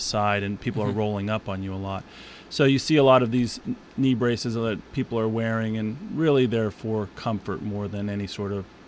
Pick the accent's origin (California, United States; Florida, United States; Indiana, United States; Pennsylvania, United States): California, United States; I grew up in California.